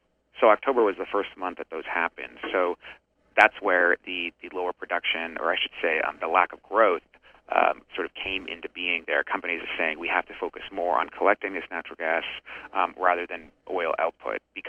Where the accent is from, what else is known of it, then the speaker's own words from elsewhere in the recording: Maine, United States; You know, I'm from Maine originally, so the joke is, you know, I'm already used to the weather.